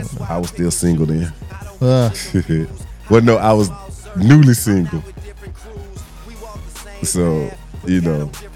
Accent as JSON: {"language": "English", "town": "Memphis", "region": "Tennessee", "country": "United States", "said": "Shout out to … Memphis boy. I'm from Memphis, man."}